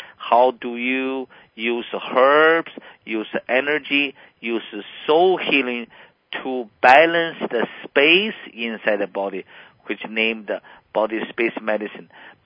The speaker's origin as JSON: {"language": "English", "country": "China", "second_language": "English", "said": "My background, I came from China. When I was at the age 6, I met a Tai Chi master. I went to the park with my parents."}